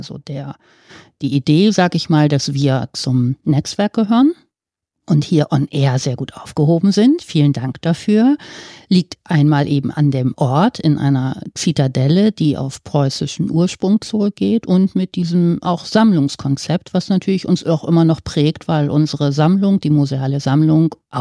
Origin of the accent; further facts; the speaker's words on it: Lower Saxony, Germany; born there; Ich bin gebürtig aus dem Cuxland, also ich bin ein Nordlicht, ein Fischkopf, wie ich immer sage